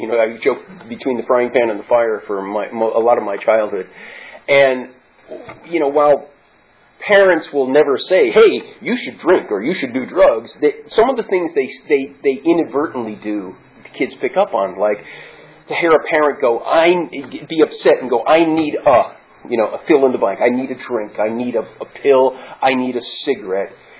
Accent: Connecticut, United States; moved away; I came from Connecticut, and I moved out here about 15 years ago.

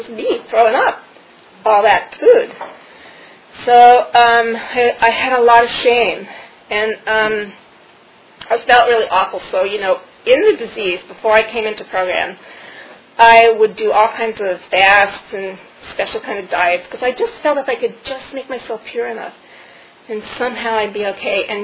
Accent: New York, United States; also born or lived in Dallas, United States; And I'm from New York, but I was living in Dallas at the time, and I was visiting with my mother

